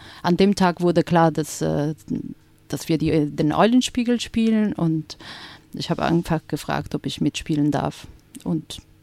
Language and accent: German; Italy; Also ich bin erst seit diesem Jahr dabei und ich komme aus Italien